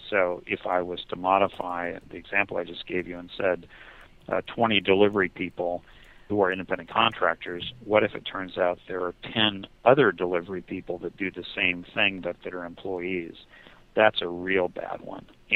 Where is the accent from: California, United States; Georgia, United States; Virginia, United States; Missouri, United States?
California, United States; Yeah, I don't disagree, and as a Californian, I also find it.